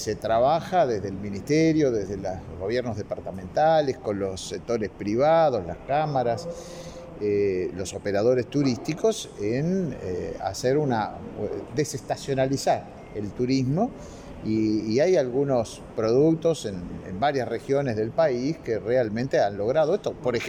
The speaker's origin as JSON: {"language": "Spanish", "country": "Uruguay", "said": "somos pocos los uruguayos"}